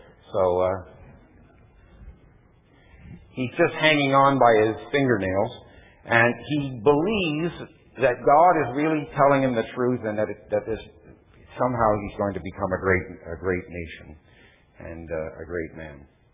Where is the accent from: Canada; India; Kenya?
Canada; I grew up in Canada between the two superpowers of the world, the USSR, some of us are old enough to remember that, and the United States